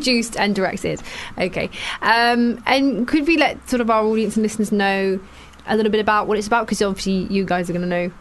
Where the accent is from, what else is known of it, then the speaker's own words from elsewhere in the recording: London, United Kingdom; That was one of the only times I've ever felt actually scared in London as a Londoner living here.